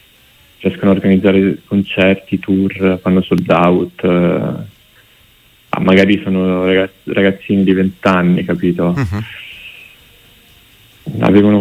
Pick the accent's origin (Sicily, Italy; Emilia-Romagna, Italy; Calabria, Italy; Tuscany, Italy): Tuscany, Italy; Grosseto; also born or lived in Rome; now in Milan, Italy; sono nato a Roma, però mia madre è romana. E sono nato a Roma e ho vissuto più che altro però a Grosseto, anche se poi sono tornato a Roma per studiare 6 anni fa, e poi ora sono a Milano